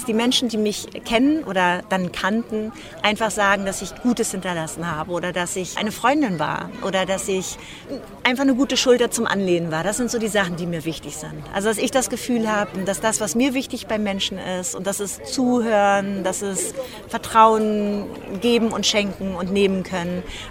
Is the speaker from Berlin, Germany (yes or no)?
yes; Berlin, Germany; bei denen ich als Berliner Mädchen mitmachen durfte